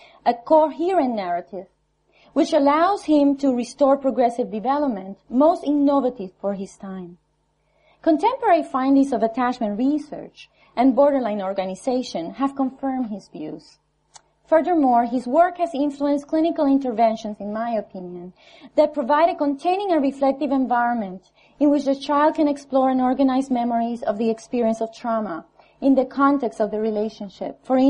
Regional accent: Puerto Rico; So, I'm Puerto Rican. I'm not a Scottish, so I'm probably going to not call Mr. Fervin by the right.

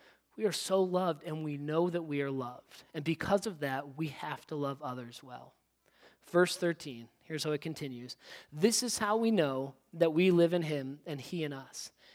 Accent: United States; That passport is the evidence I have that I'm an American and I get to return to San Diego, right?

